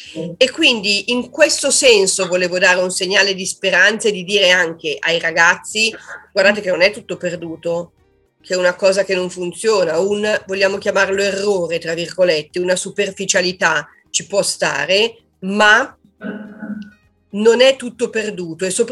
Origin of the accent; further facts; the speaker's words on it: Ferno, Lombardy, Italy; dico che sono una giallista e una giallista può vivere solo in Ferno. Però scherzo anche con il nome del mio paese per un'altra cosa, perché io vivo in un cinema ristrutturato.